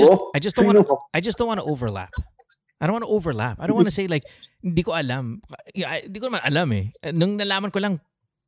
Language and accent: English; Los Angeles, California, United States; We grew up together in Los Angeles as children.